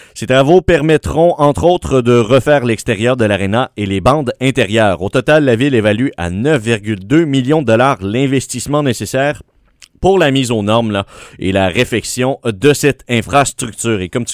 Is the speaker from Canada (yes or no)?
yes; Gatineau, Quebec, Canada; parce que je viens de Gatineau, les arénas étaient un peu mieux, mais ça fait dur quand même à Gatineau, les arénas.